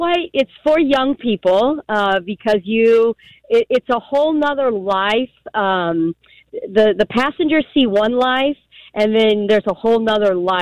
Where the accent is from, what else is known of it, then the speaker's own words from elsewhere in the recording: California, United States; I grew up in California, so I was used to diversity.